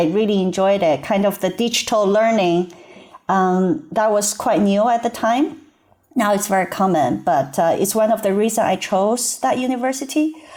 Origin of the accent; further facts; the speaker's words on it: Beijing, China; English is a second language; moved away as an adult; also born or lived in Nova Scotia, Canada; So I was born and raised in Beijing in China, and I grew up there and I studied. Then it's around 2000, I left China and went to Canada to study.